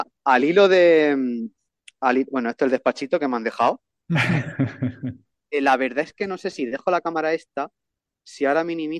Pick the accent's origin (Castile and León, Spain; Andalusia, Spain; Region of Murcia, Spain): Andalusia, Spain; Jaén; soy de uno de los sitios más bonitos que he conocido, y no es porque sea de aquí, porque he visitado muchos sitios, sino porque estoy tremendamente enamorado de mi tierra. Yo hoy estoy en el Ayuntamiento de Jaén